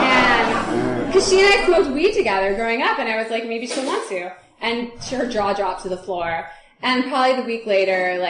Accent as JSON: {"language": "English", "town": "Palo Alto", "region": "California", "country": "United States", "tie": "born or raised there", "said": "So I grew up in Palo Alto, like a fairly normal childhood."}